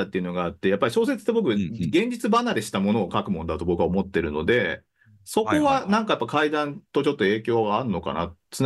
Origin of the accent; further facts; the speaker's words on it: Kanto, Japan; 僕、関東人だから見れなくって、そうなんですよ。